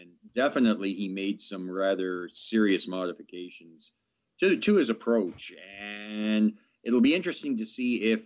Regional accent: Canada; Being a Canadian, we get the Jays.

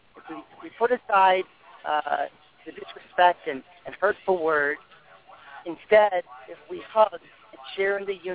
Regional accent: United States; you know, as an American, that should never happen again.

